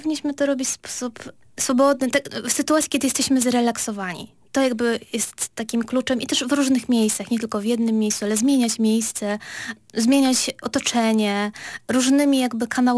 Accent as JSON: {"language": "Polish", "region": "Pomeranian Voivodeship", "country": "Poland", "said": "Ja nie pochodzę z rodziny inteligenckiej, pochodzę z Kaszub."}